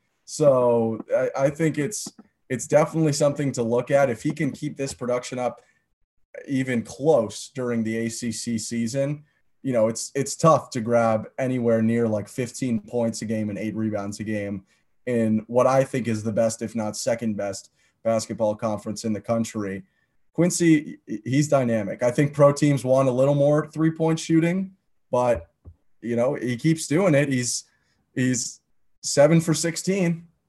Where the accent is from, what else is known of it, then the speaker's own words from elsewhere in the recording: Canada; because obviously I am Canadian.